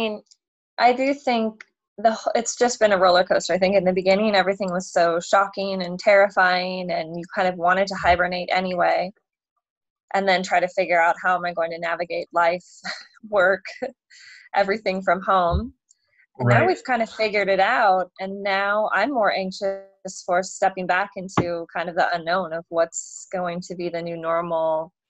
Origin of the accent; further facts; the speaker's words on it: California, United States; also born or lived in Hong Kong; My family, we did a stint in Hong Kong for a few years, but more or less all over the coast of California.